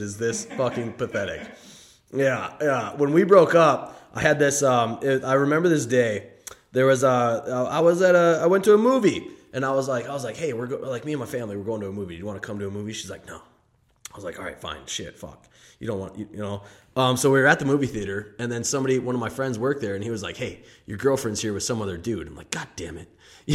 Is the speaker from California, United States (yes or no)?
no; St. Paul, Minnesota, United States; So I grew up in St. Paul, Minnesota, and I played seasonal sports, you know, and I played, you know, soccer, baseball, football, did hockey, did basketball, did everything.